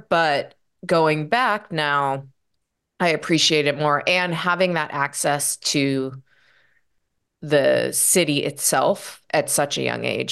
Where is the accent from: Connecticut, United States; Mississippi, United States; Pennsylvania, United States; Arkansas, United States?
Pennsylvania, United States; Pittsburgh; also born or lived in Michigan; Pittsburgh, Pennsylvania. I wasn't born there. I was born in Michigan near Lansing or near Trent.